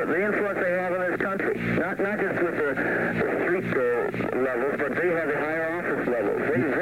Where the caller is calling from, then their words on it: Detroit, Michigan, United States; from Detroit.